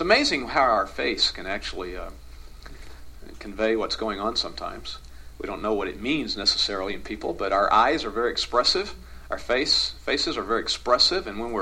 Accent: the South, United States; It's that imagery of where I grew up in the South, you know, in the heat of the summer and the humidity

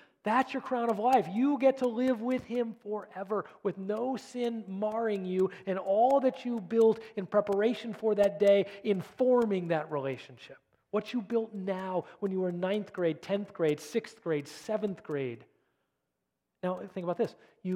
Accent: California, United States; I grew up in California, and I loved to go to the beach.

